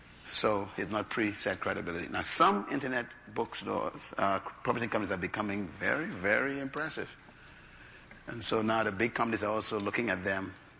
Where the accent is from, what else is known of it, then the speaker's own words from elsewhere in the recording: Bahamas; Oh, yeah, I'm from the Bahamas. I'm a crazy man.